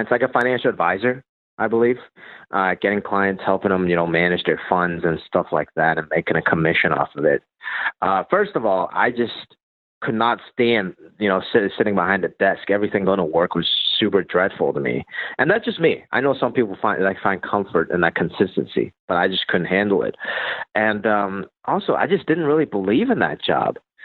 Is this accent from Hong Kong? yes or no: yes; Hong Kong; now in United States; I came from Hong Kong